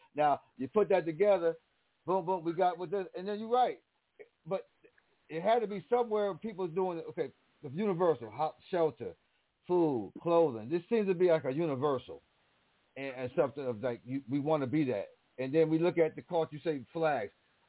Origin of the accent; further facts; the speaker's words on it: Miami, Texas, United States; I'm from Miami, Texas.